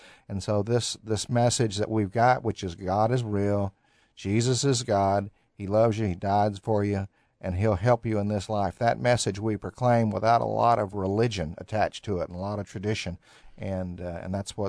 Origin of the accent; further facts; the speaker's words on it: Texas, United States; also born or lived in Georgia; And my dad was in the Air Force, and I was born in Georgia. But they're raised here, and I was raised here in Texas and had great godly parents